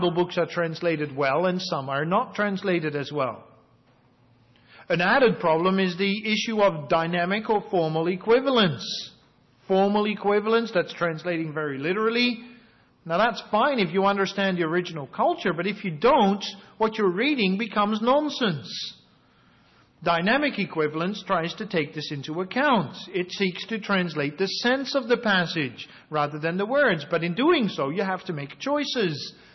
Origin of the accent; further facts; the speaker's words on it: Australia; I grew up with it in Australia in part.